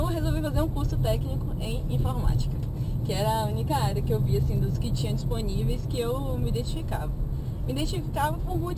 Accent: Bahia, Brazil; now in Belo Horizonte, Brazil; Sou baiana, embora eu more em BH.

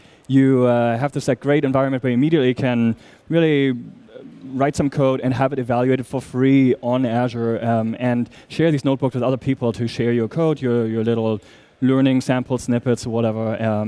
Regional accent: Germany; now in San Francisco, United States; San Francisco, although born and raised in Germany, so.

